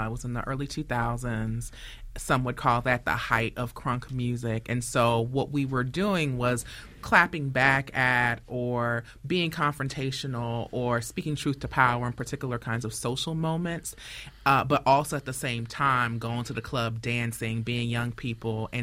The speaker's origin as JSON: {"language": "English", "region": "Connecticut", "country": "United States", "tie": "born or raised there", "also_born_or_lived": "Caribbean / South Florida / Atlanta / Alabama", "said": "I grew up in Connecticut. I've lived in the Caribbean. I've lived in South Florida. I've lived in Atlanta and Alabama."}